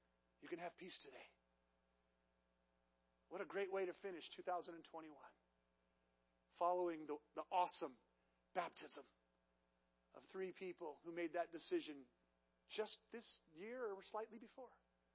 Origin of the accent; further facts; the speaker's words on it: California, United States; I was born and raised in the East Bay.